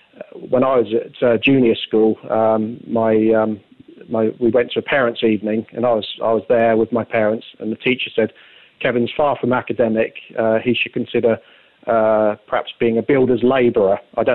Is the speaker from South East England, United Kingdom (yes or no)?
yes; Romsey, South East England, United Kingdom; Roy lived close to where I grew up in Romsey.